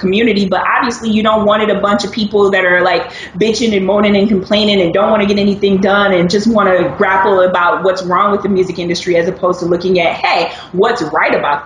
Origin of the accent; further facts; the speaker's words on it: Detroit, Michigan, United States; I have to choose my hometown because it made me Detroit.